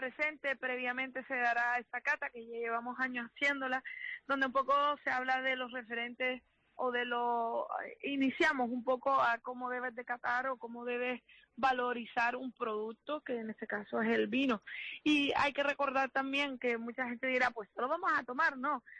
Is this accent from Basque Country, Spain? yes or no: no; Canary Islands, Spain; todos somos canarios